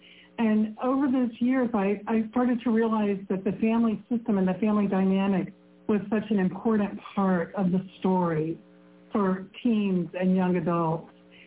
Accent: Mississippi, United States; And I grew up in Mississippi, so I was, you know, a bit removed from a lot of context for

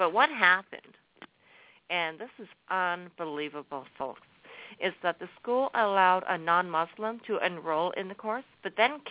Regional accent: Canada; Everybody knows I'm a Canadian

